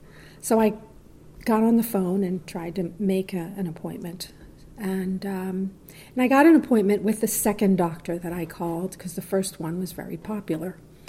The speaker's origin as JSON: {"language": "English", "country": "Puerto Rico", "said": "I'm from Puerto Rico."}